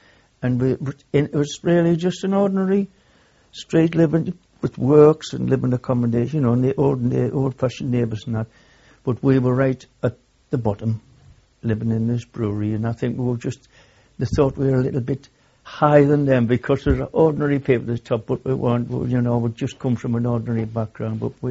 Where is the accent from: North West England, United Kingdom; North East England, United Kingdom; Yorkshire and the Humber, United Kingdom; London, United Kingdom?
North East England, United Kingdom; Sunderland; I was born in Sunderland, Woodbine Street, in Hendon, in Sunderland.